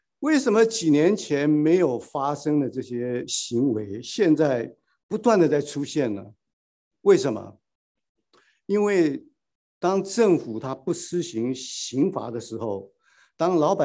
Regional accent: Taiwan; 我们台湾人话叫阿嬷

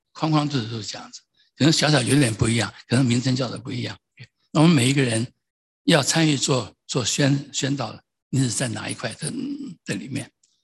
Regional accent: Taiwan; 我想起我小时候在台湾第一次看电影

